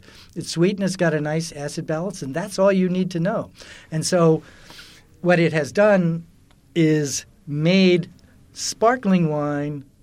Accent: United States; But we're Americans. We grew up on Coca-Cola.

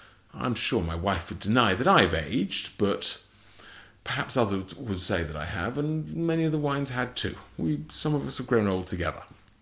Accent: England, United Kingdom; accent: English; I wouldn't learn Portuguese from me. My accent's very English

